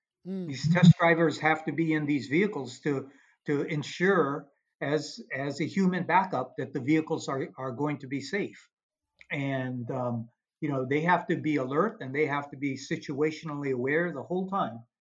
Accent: Hawaii, United States; moved away as an adult; No, I'm not. I was born and raised in Hawaii and grew up there.

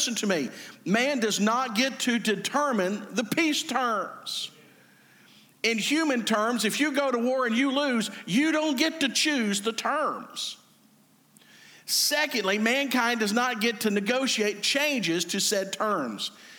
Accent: United States; as an American, there are certain nations that we were brought up that if you heard the name of that nation, guess what? You hated them.

